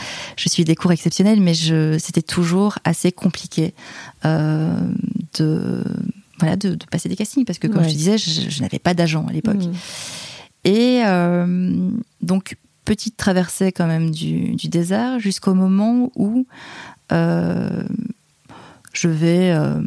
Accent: Liège, Wallonia, Belgium; il connaissait bien Liège et il avait entendu dire que je venais de Liège

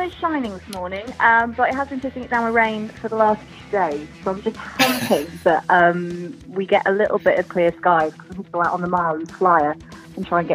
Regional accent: Makenhampton, South West England, United Kingdom; moved away as an adult; now in London, United Kingdom; called Makenhampton, which is outside of Cirencester. And yeah, so I grew up in Gloucestershire and then moved to London when I was 21.

